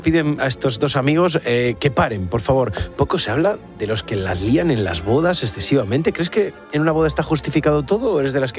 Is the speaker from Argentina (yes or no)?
no; Galicia, Spain; las granjas, la importancia que tienen además en Galicia, en mi tierra.